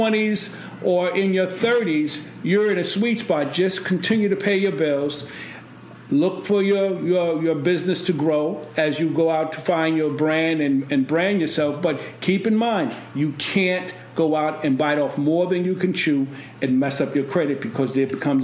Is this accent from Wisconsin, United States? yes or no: no; New York, United States; I grew up in East New York, where he was at.